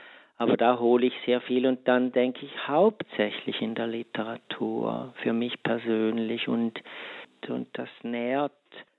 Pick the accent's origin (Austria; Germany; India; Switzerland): Switzerland; ich komme aus der Schweiz